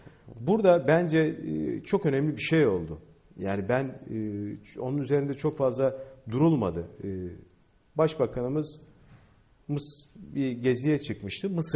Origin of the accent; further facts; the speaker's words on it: Istanbul, Turkey; ben İstanbul'da Üsküdar'da büyüdüm. Üsküdar'da büyüdüğüm yerde Yahudi de vardı, Hristiyan da vardı. Rumlar daha çok vardı onlarla.